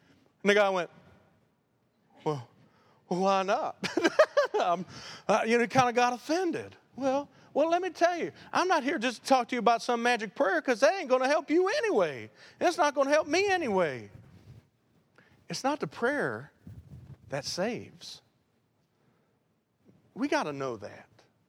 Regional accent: Michigan, United States; now in Mississippi, United States; when somebody found out I was from Michigan and that I've been in Mississippi for 12 years

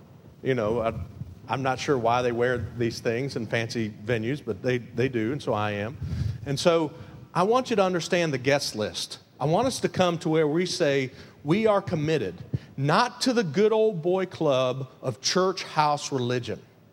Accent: Lincoln Park, Michigan, United States; when I was back in Lincoln Park, my hometown, Michigan.

